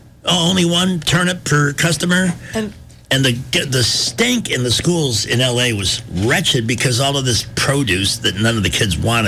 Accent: Midwest, United States; I'm from the Midwest. We didn't even know they existed.

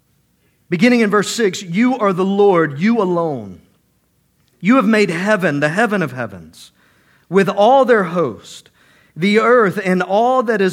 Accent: Georgia, United States; I'm from Georgia. That means dirt.

